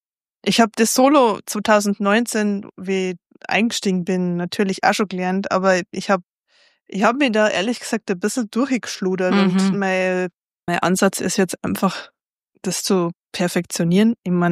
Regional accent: Bavaria, Germany; in der Hallertau, da wo ich herkomme.

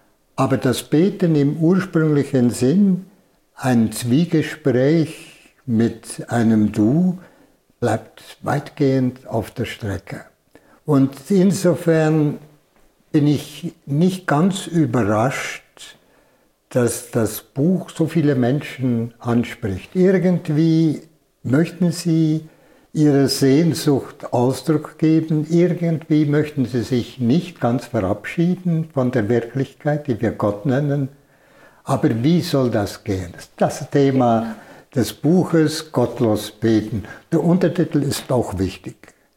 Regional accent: Valais, Switzerland; Als Walliser, das war nicht ganz ungewohnt. Wallis ist ein sehr katholisches Stammland für spirituelle, religiöse Berufe oder Berufungen.

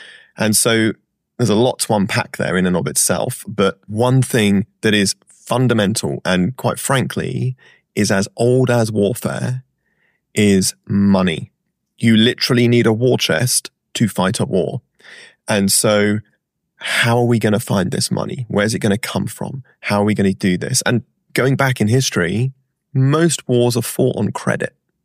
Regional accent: United Kingdom; also born or lived in Ireland; and I consider myself a European, being both British and Irish

